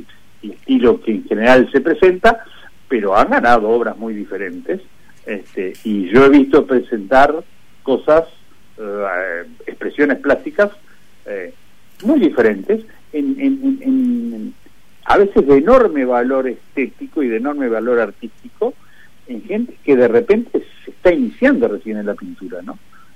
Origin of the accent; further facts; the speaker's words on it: Uruguay; vos sabés cómo somos los uruguayos.